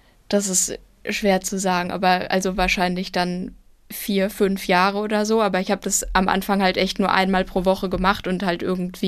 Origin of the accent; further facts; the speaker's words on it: Frankfurt, Hesse, Germany; Also ich komme aus Frankfurt, deshalb war klar, das muss irgendwie der erste Ironman sein